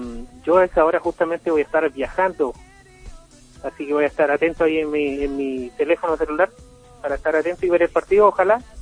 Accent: Los Lagos, Chile; De Los Lagos.

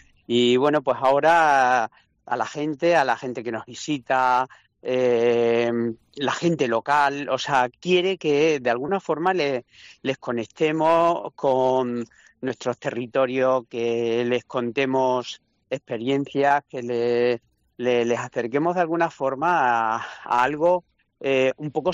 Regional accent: Casar de Cáceres, Extremadura, Spain; Yo soy del Casar, ¿eh?

